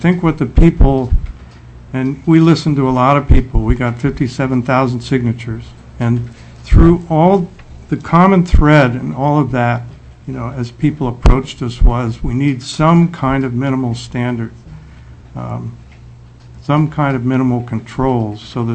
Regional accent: Juneau, Alaska, United States; I'm from Juneau. I'm a 39-year resident.

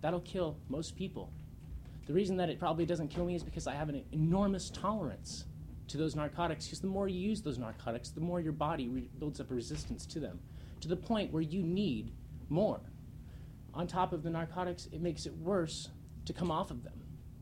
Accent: Juneau, Alaska, United States; I'm from Juneau. I appreciate the opportunity to testify here today. I'm 27 years old.

